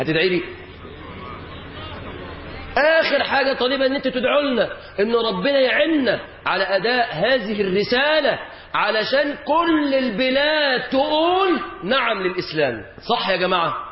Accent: Egypt; بلادنا مصر

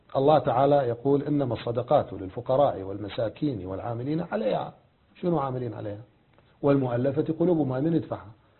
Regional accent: Baghdad, Baghdad Governorate, Iraq; خلي يستر عورته، مو يجي علينا احنا يتبغدد علينا واحنا من بغداد

